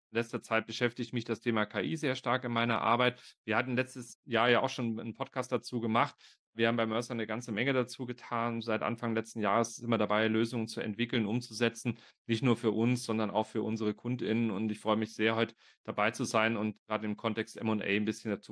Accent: Munich, Bavaria, Germany; ich komme aus München

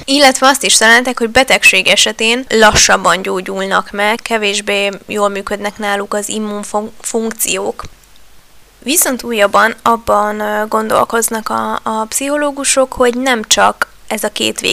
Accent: Hungary; Magyarként te is biztosan tisztában vagy azzal, hogy országon belül, de talán valószínűleg nemzetközi viszonylatban is híresek, vagy inkább hírhettek a magyarok a pesszimizmusokról, és ezen nagyon szeretünk keseregni

